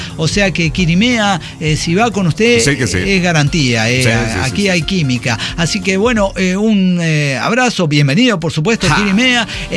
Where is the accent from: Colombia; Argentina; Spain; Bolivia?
Bolivia; Tarija; born there; yo lo conozco como la palma de mi mano, yo nací en Tarija.